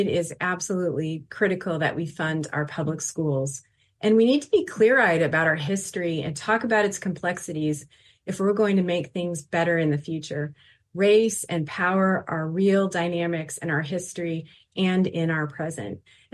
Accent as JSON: {"language": "English", "region": "Alaska", "country": "United States", "tie": "born or raised there", "said": "You know, I grew up in the Mat-Su. I'm a proud product of our Alaska public school system."}